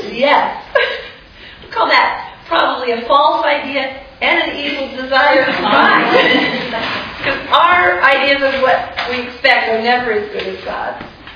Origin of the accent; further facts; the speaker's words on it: East Coast, United States; Childhood, my family, we grew up on the East Coast and we had the joy of spending summers on a lake in Maine. And there were six kids in my family.